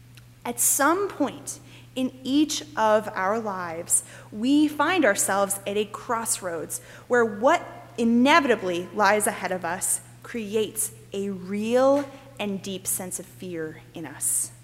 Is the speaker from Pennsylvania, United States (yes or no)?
yes; Pennsylvania, United States; I wanted to make sure that I had easy, inexpensive transportation from where I grew up in Pennsylvania to wherever I was going to go to college.